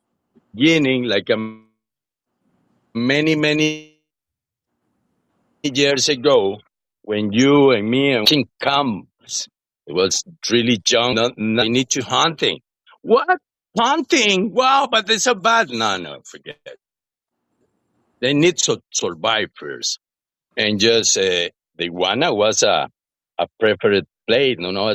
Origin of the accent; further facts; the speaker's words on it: San Jose, San José, Costa Rica; English is a second language; moved away as an adult; I come from San Jose like 24 years ago.